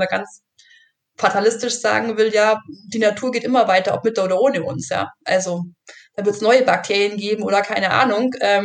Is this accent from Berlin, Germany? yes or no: no; Bavaria, Germany; ich komme jetzt wie gesagt aus dem Allgäu